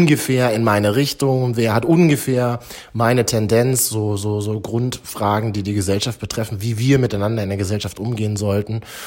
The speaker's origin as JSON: {"language": "German", "region": "Berlin", "country": "Germany", "tie": "born there", "said": "Ich bin alles genau in Berlin-Neukölln geboren, arbeite manchmal in Halle, manchmal in Leipzig und bin am allerliebsten hier in Berlin"}